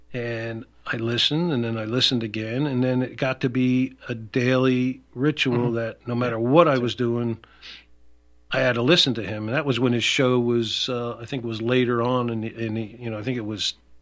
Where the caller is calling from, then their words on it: Philadelphia, Pennsylvania, United States; I finally got up and called once, and mm-hmm. … from Philly. People may remember mm-hmm. that … from mm-hmm. Philly calling.